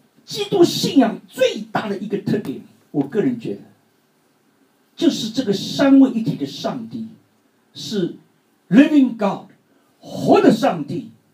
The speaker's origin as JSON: {"language": "Chinese", "country": "China", "said": "其实我们中国人民也在里面牺牲了，现在只要哪里有难处，我们中国人民一定有难同当。"}